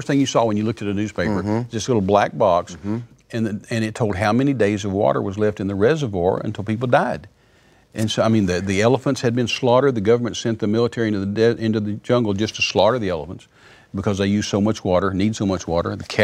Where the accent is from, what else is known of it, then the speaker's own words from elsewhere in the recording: United States; And that goes over our head as an American, because we don't think in those terms